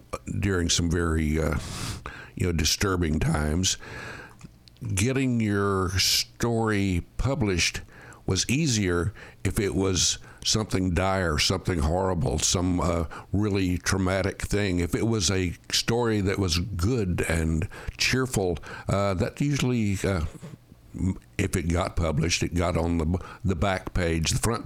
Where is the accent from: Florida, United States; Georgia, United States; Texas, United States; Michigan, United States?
Texas, United States; A number of times, actually, growing up in Texas.